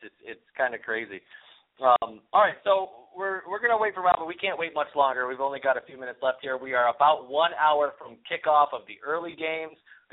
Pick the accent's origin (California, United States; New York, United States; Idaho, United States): New York, United States; Now, being for the fact that I'm from New York, from Central New York originally